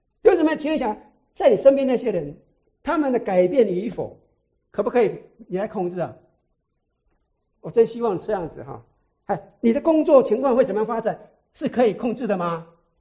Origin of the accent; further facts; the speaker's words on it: China; 我们中国人有没有这种现象啊？我们中国不是有什么靠天吃饭的？